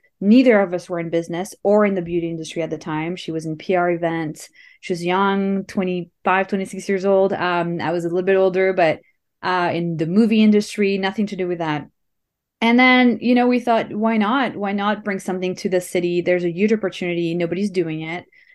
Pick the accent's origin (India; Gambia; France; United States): France; now in Canada; I'm from France originally. I came to Canada in 2010.